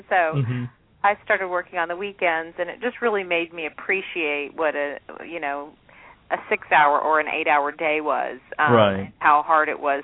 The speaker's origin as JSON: {"language": "English", "town": "Dallas", "region": "Texas", "country": "United States", "tie": "born or raised there", "said": "Well, I am from Texas, from Dallas, and currently live there with my family. I actually live in the same community where I was raised, which is wonderful."}